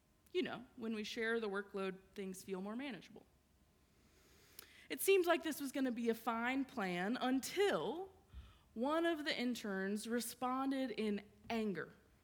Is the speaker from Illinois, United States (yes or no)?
no; Clarksville, Tennessee, United States; I grew up here in Clarksville. I was baptized, confirmed, and still hold my membership at Madison Street United Methodist Church. I graduated from Clarksville High School.